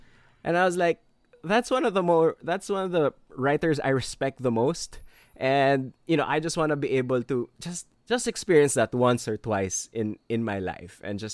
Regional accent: Marikina, Metro Manila, Philippines; I was raised in Marikina and I went to school in Los Baños.

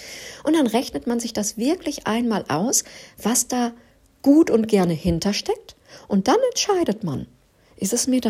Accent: North Rhine-Westphalia, Germany; now in Northern Germany; wie sagt man bei uns im Pott, sagt man Pommesbude. Hier sagt man Imbiss im Norden.

